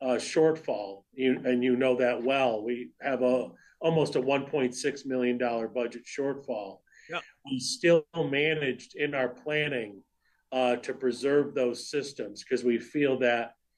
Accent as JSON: {"language": "English", "town": "Springfield", "region": "Massachusetts", "country": "United States", "tie": "born or raised there", "said": "And I grew up in Springfield, very in his inner city."}